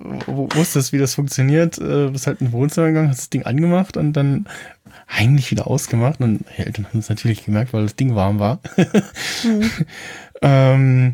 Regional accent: East Germany, Germany; born there; Ich bin noch in der DDR geboren, ja, am 9. März.

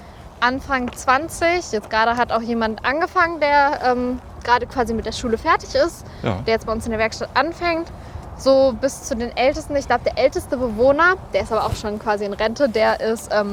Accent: Recklinghausen, North Rhine-Westphalia, Germany; ich komme aus Recklinghausen. Ich bin 20 Jahre alt.

